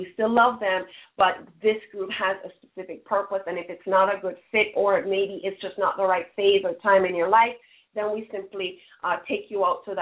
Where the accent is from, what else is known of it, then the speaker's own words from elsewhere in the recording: Jamaica; Patrick Pierce, another new but dear friend, also from my home country, Jamaica.